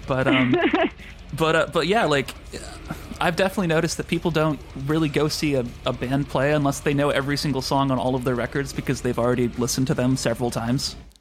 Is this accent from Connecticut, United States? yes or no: no; Portland, Oregon, United States; I'm originally from Portland